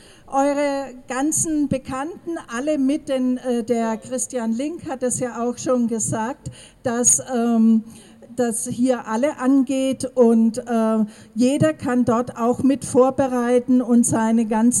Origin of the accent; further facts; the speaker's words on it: Marl, North Rhine-Westphalia, Germany; und ich komme aus Marl.